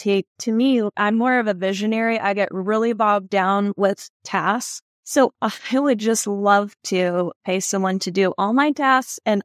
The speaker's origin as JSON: {"language": "English", "region": "Connecticut", "country": "United States", "tie": "born or raised there", "lives_now": "Florida, United States", "said": "Growing up in Connecticut, I didn't really know a lot of entrepreneurs."}